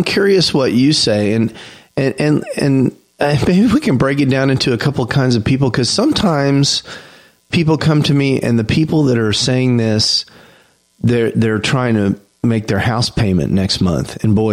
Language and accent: English; Texas, United States; I'm from Texas. We have guns here.